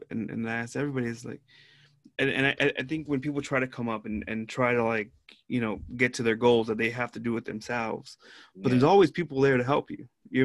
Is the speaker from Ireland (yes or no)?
no; Alhambra, California, United States; I mean, especially people that come from, you know, I came from the East LA, Alhambra. Like I moved a lot too, you know.